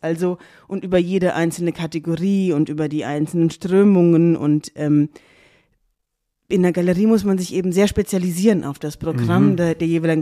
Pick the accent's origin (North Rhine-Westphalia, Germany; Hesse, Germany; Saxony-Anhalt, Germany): Hesse, Germany; Darmstadt; Also ich bin in Darmstadt aufgewachsen.